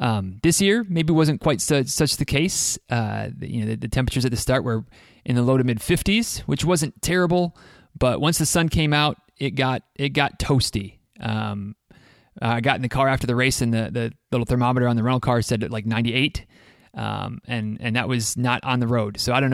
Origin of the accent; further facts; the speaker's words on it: Michigan, United States; a tourist town in northern Michigan, that actually this town, Greenville, California, felt a lot like my hometown, except for the mountains.